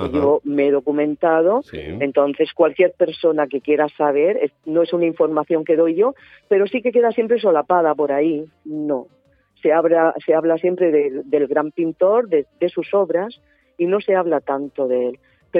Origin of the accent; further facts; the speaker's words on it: Alcantarilla, Region of Murcia, Spain; el germen mío ha salido de ahí, de Alcantarilla, de mi pueblo, de mi cuna